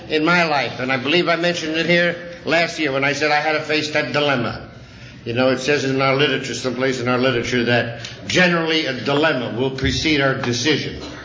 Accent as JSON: {"language": "English", "region": "New York", "country": "United States", "tie": "born or raised there", "said": "being born and raised in the kind of neighborhood that I was born and raised in New York was predominantly an Italian neighborhood."}